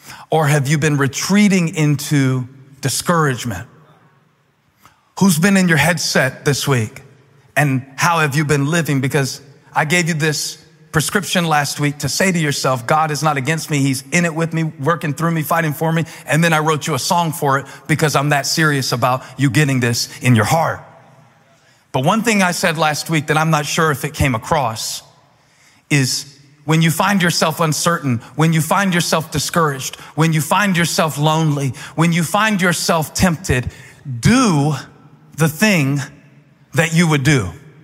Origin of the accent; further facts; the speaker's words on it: Moncks Corner, South Carolina, United States; I grew up in South Carolina. I just say the state now. But when I really want to identify it, where at in South Carolina, a little town about 30 miles north of Charleston called Monk's Corner.